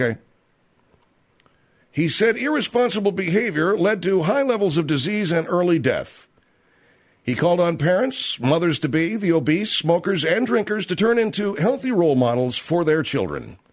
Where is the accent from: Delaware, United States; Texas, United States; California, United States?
California, United States; Now, I grew up in the San Gabriel Valley. The San Gabriel Valley is the northeastern valley from the city of Los Angeles.